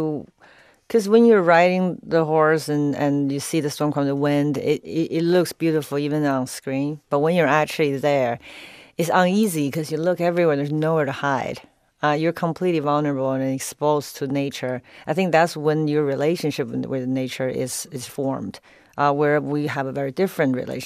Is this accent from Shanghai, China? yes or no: no; Beijing, China; now in United States; which I, growing up in Beijing, have always fantasized about and visited.